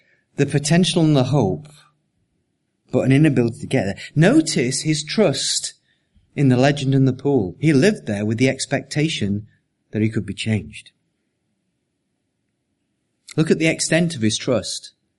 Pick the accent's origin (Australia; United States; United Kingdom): United Kingdom; England; I'm English, so I have no sense of humor whatsoever.